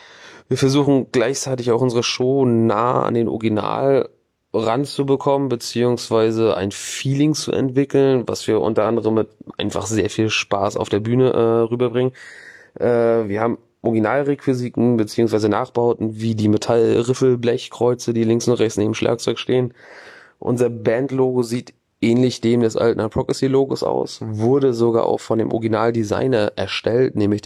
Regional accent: Schwerin, Mecklenburg-Vorpommern, Germany; Wir kommen aus Dresden, beziehungsweise ich selber als einziger aus Schwerin in Mecklenburg.

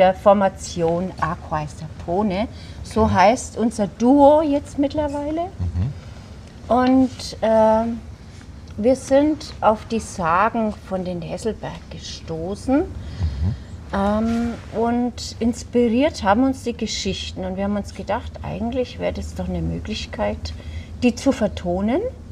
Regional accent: Unterschwaningen, Bavaria, Germany; born there; Ich bin ja in Unterschwaningen geboren.

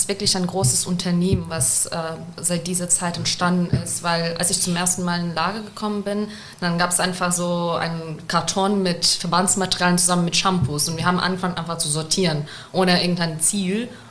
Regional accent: Ukraine; also ich persönlich auch, bin aus der Ukraine

